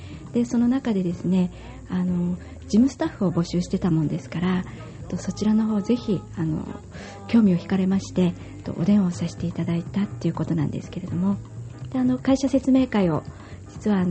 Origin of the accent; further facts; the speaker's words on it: Miyako, Iwate, Japan; now in Morioka, Japan; 出身は沿岸の宮古市なんですけれども、宮古第一中学校を終わりまして、そこから、県立の商業高校で卒業して